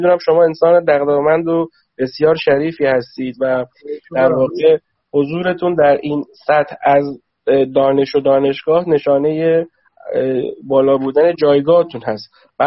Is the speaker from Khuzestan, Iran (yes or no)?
yes; Khuzestan, Iran; now in Tehran, Iran; چون بنده خودم هم اصالتاً خوزستانی هستم هرچند ساکن تهرانم